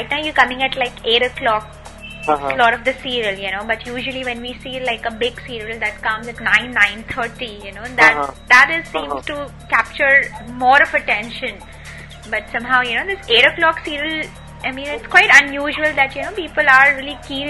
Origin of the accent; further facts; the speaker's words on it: Kolkata, West Bengal, India; English is a second language; Okay, I'm from Calcutta as well.